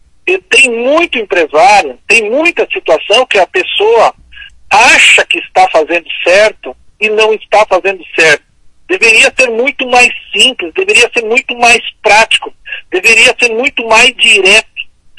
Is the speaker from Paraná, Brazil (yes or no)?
yes; Capanema, Paraná, Brazil; eu sou filho de agricultores, né? Nasci em Capanema, interior do Paraná. Minha família era muito pobre, muito pobre.